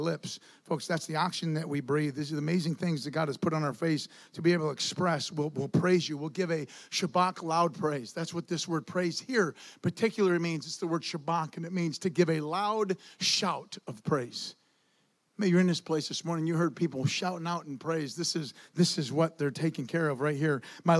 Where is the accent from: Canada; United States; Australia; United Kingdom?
United Kingdom; England; I'm an English man who speaks English.